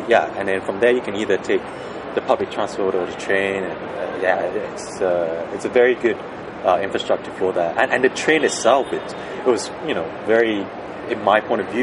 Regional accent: London, United Kingdom; also born or lived in Macau; So I was born in Macau, but I grew up in London, so in England.

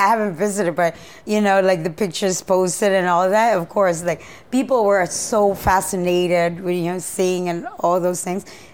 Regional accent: Visayas, Philippines; the Philippines is like divided into three great islands. So you have the Luzon, Visayas, and Mindanao. I come from the Visayas

